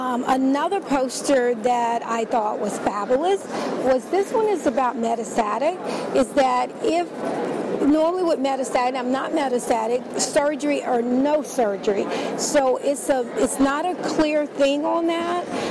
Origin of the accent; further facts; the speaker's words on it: Richmond, Virginia, United States; I'm from Richmond, Virginia.